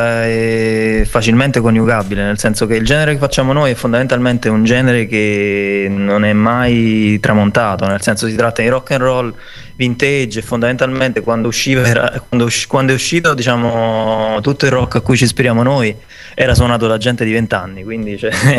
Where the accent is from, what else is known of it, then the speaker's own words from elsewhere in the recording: Salerno, Campania, Italy; Sì, siamo di Salerno.